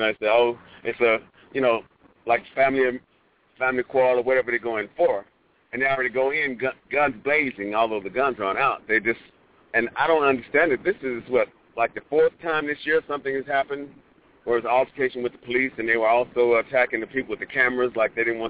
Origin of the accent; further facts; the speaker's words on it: Dallas, Texas, United States; I know I'm originally from Dallas, lived in Oak Cliff in South Dallas